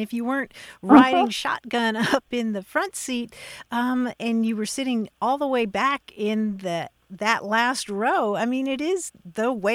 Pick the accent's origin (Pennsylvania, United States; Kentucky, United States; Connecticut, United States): Kentucky, United States; It's not the term that I used growing up in Kentucky.